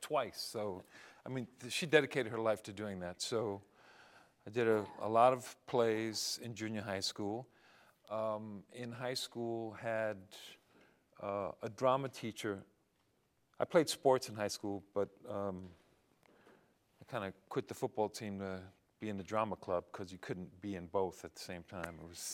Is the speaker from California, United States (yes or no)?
no; New York City, New York, United States; also born or lived in Puerto Rico; Well, because of family dynamics, we tended to move around a lot. So I basically lived all over five boroughs of New York City and spent a fair amount of time in Puerto Rico, where my mother's from, also 2 or 3 years.